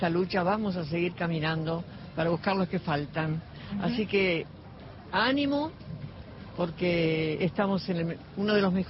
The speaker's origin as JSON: {"language": "Spanish", "country": "Argentina", "said": "saber que somos todos argentinos, pensemos distinto, no somos enemigos."}